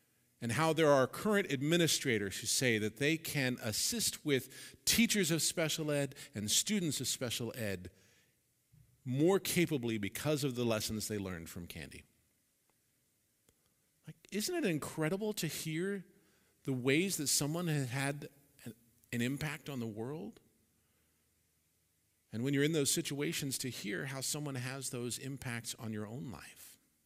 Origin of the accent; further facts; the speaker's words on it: Santa Clarita, California, United States; also born or lived in Grand Island, Nebraska; You know that I grew up in Santa Clarita. Santa Clarita is not really far from here, like in the scheme of things, right?